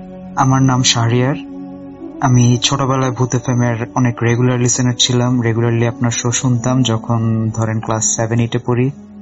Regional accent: Comilla, Chittagong Division, Bangladesh; তো আমাদের গ্রামের বাড়ি কুমিল্লায়

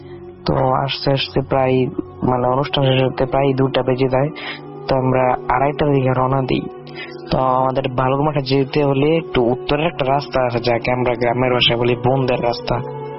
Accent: Rupganj, Dhaka Division, Bangladesh; আর আমার বাড়ি হচ্ছে নারায়ণগঞ্জের রূপগঞ্জের পোলাব ইউনিয়নের পুবের গা অবস্থিত।

